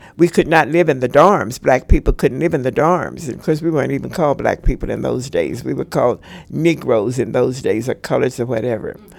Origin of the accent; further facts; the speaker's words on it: St. Louis, Missouri, United States; I grew up in St. Louis, Missouri during the Depression.